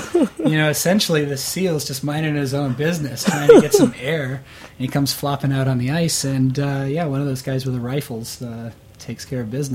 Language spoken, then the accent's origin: English; North Carolina, United States; growing up in Eastern North Carolina and going into, your standard Chinese takeout place